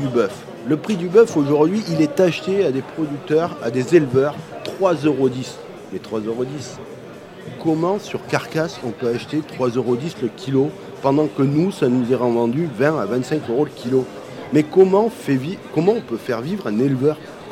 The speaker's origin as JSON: {"language": "French", "region": "Occitanie", "country": "France", "said": "on vient de l'Hérault, on est juste à côté, on est sur Mori, dans le 66"}